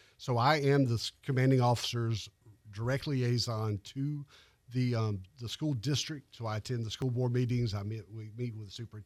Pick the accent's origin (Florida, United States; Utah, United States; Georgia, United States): Florida, United States; Cantonment; I happen to be a product of Escambia County, Florida. I grew up in Cantonment.